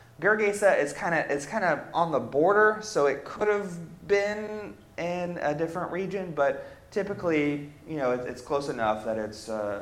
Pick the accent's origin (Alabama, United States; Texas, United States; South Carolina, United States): South Carolina, United States; Ridgeville; I tell people I'm from Ridgeville